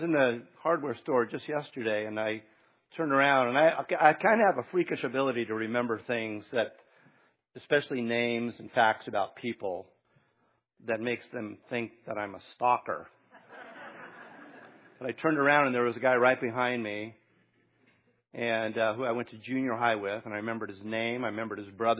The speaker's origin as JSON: {"language": "English", "country": "United States", "said": "because we're from America."}